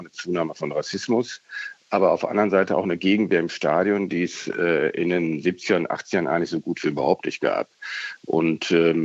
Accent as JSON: {"language": "German", "region": "North Rhine-Westphalia", "country": "Germany", "tie": "born or raised there", "said": "Ich bin ja in der Nähe von Dortmund aufgewachsen"}